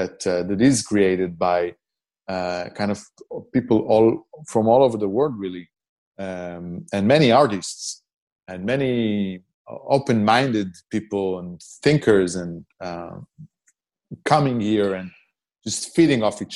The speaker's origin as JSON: {"language": "English", "town": "Beersheba", "region": "Southern District", "country": "Israel", "tie": "born or raised there", "said": "Well, I was growing up in Be'er Sheva. It's in the southern part of Israel."}